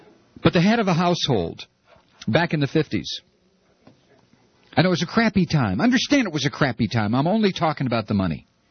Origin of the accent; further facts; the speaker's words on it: Toledo, Ohio, United States; Of course, I grew up in Toledo, Ohio. Blue-collar, unionized city.